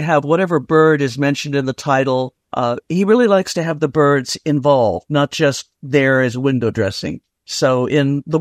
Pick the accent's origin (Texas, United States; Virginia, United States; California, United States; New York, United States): Virginia, United States; Yorktown; I started off the first couple of books in my hometown of Yorktown, Virginia.